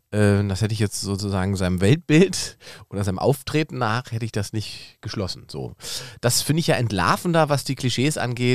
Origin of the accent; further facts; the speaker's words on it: East Germany, Germany; Ich bin ja Ossi seit Geburt. Und ich habe schon mein letztes Soloprogramm damit verbracht, über meine ostdeutsche Herkunft auch zu sprechen.